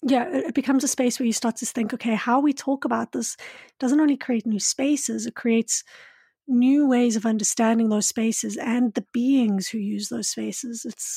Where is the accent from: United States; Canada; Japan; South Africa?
South Africa; Johannesburg, Gauteng; And I grew up in Johannesburg